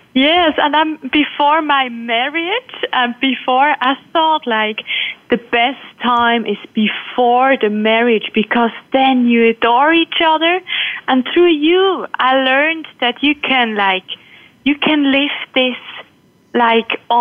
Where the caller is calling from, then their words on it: Switzerland; English is a second language; I'm calling in from Switzerland, Biesserach.